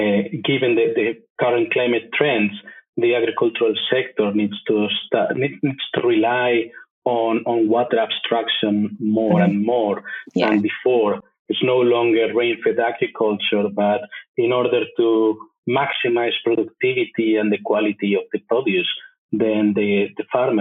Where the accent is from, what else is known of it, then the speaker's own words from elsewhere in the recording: Spain; also born or lived in England; now in Aberdeen, United Kingdom; I'm originally from Spain